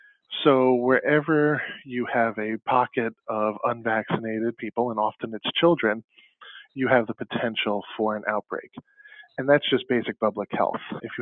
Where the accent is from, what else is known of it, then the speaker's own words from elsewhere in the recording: New Jersey, United States; I'm from New Jersey, so we've been dealing with a lot of cases between New York and New Jersey.